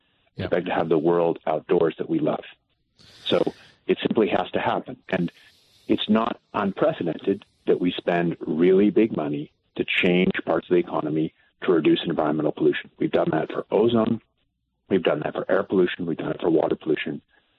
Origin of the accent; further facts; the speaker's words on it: Ottawa, Ontario, Canada; now in Alberta, Canada; I grew up in Ottawa. Live in Alberta more now.